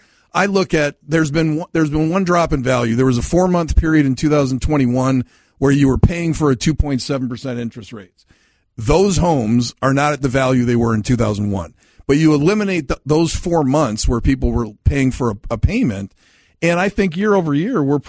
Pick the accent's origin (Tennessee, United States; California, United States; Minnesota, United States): Minnesota, United States; East Grand Forks; I mean, all of us that grew up in the 70s, you know, I grew up in East Grand Forks